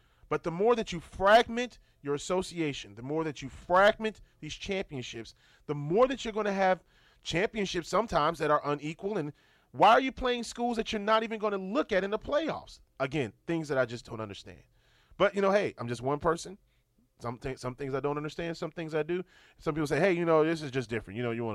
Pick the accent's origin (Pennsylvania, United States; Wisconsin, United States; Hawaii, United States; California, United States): Wisconsin, United States; people have got to realize Louisiana, and I'm from Wisconsin, Louisiana football